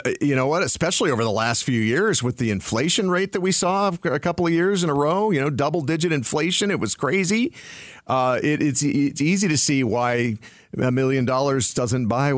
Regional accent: Arizona, United States; You know, I grew up in Arizona like Jamie did.

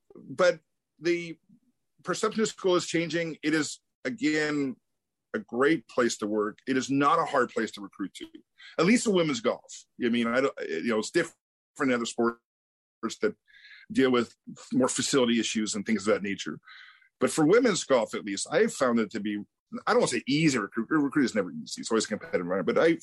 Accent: Sacramento, California, United States; hey, I'm from Sacramento and I didn't go to Sacramento State.

